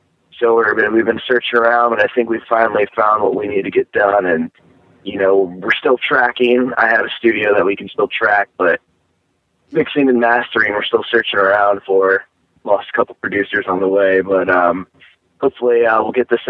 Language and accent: English; Indiana, United States; we're from Indiana.